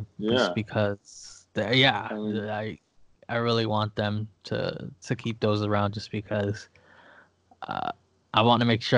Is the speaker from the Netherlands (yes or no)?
yes; Netherlands; English is a second language; also born or lived in England; You know, I grew up in the Netherlands. I played in England, so it gets cold